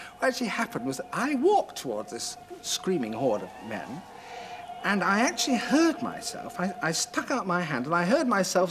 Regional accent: United Kingdom; with me being very British about the whole thing

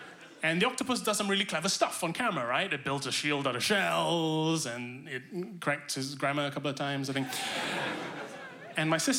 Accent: East Malaysia, Malaysia; I grew up in Borneo, which is East Malaysia.

